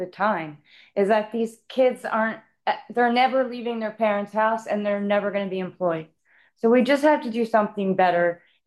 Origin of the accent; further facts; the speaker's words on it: Middletown, Delaware, United States; from Middletown, Delaware, and I'm here to represent disabled children.